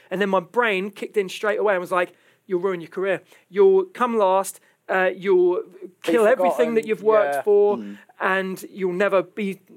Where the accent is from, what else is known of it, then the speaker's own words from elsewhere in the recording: Ireland; I don't do well in the heat because I'm Irish. And so, like, I don't sound it, but I am.